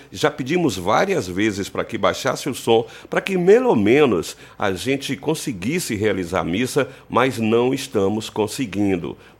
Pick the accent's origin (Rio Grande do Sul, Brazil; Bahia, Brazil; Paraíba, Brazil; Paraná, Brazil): Bahia, Brazil; Ilhéus; por favor, eu sou da cidade de Ilhéus, no bairro Nossa Senhora da Vitória.